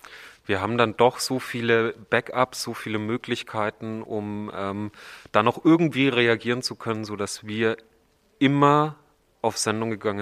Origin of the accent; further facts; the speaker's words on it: Bavaria, Germany; hier einfach in meiner Heimat in Franken den ganzen Tag zu beobachten, was passiert und dann das für die Heimat, für die Region am Abend präsentieren zu können